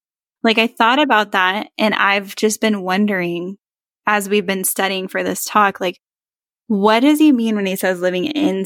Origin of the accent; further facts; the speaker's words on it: California, United States; now in Texas, United States; I'm from California, so I never experienced, like, a southern storm.